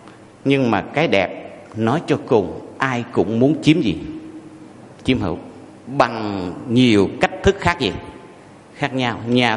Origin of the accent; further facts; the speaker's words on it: Quảng Trị, Vietnam; tôi về thăm quê, quê tôi ở Quảng Trị.